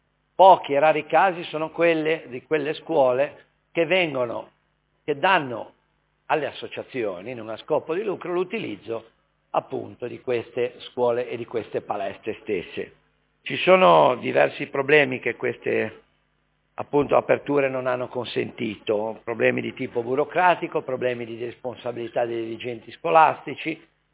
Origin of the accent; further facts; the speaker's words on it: Genoa, Liguria, Italy; provengo dalla Val Bisagno, è una valle lunga, stretta, purtroppo anche con grandi difficoltà di mobilità